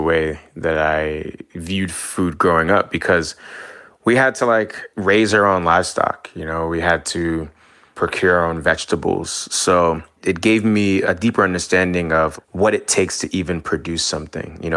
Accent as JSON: {"language": "English", "town": "Bronx", "region": "New York", "country": "United States", "tie": "born or raised there", "said": "You know, I grew up in the Bronx, New York. It was a melting pot of so many different cuisines"}